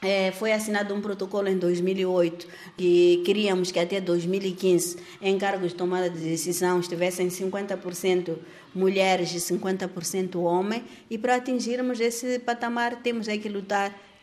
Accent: Maputo, Mozambique; Então, eu venho de Maputo, onde eu estou habituada a fazer tudo o que eu quero, a lutar, trabalhar.

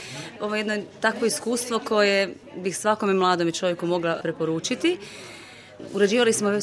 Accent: Croatia; dolazim iz Hrvatske.

